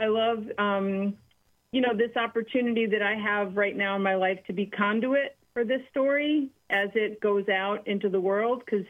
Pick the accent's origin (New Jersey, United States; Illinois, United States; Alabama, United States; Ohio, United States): New Jersey, United States; I'm just from New Jersey